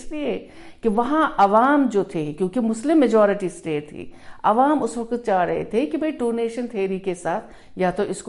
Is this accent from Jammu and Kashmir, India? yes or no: yes; Jammu and Kashmir, India; जो जम्मू कश्मीर का मसला हम समझ रहे, क्योंकि मैं वहाँ से हूँ